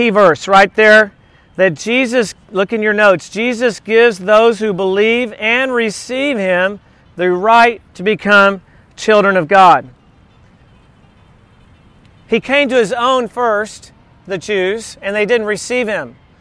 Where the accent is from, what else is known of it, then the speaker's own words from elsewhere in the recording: Corpus Christi, Texas, United States; Growing up in Corpus Christi, Texas, there was a school called Incarnate Word.